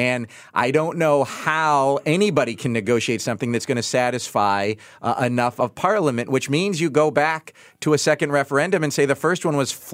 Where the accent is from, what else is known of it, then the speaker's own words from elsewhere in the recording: United States; You know, as an American, it's very depressing to watch